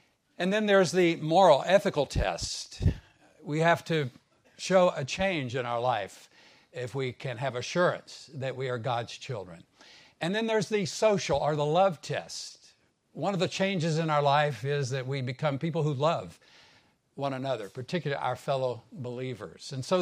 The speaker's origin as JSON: {"language": "English", "country": "United States", "said": "It reminds me of a story back in my home country in America."}